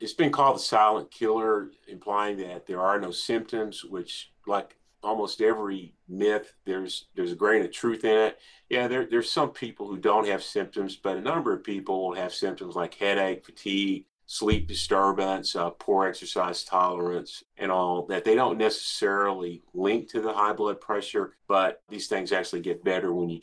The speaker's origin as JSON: {"language": "English", "region": "Oklahoma", "country": "United States", "tie": "born or raised there", "said": "So I grew up in Oklahoma, went to medical school there, graduated from Langston University, a historically Black college"}